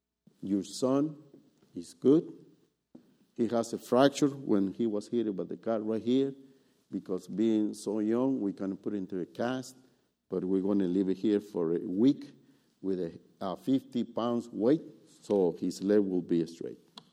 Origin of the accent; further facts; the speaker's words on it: Guatemala; English is a second language; moved away as an adult; now in Canada; I'm from Guatemala, Central America